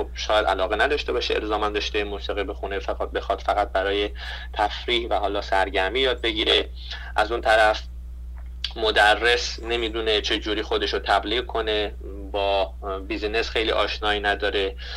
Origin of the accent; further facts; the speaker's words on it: Iran; now in United States; خب امکانی که ما داشتیم در ایران، همیشه ما خب تو یک جو آموزشگاه موسیقی بزرگ شدیم، حالا دهه 60 ها همیشه امکان داشتیم که بریم آموزشگاه